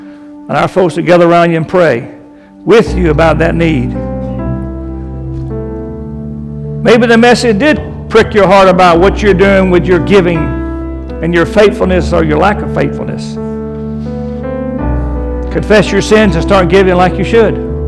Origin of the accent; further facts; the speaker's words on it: the South, United States; Now I'm from the South. This is home for me.